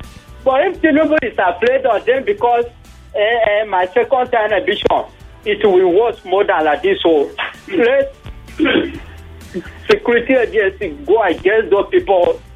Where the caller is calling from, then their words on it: Benue, Nigeria; I'm calling from Benue State, Kwara Local Government, Jatora.